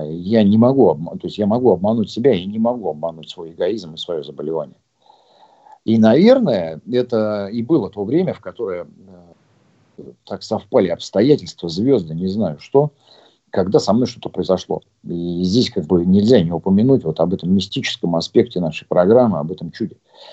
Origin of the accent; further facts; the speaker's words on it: Kazan, Tatarstan, Russia; now in Moscow, Russia; а я вот из Казани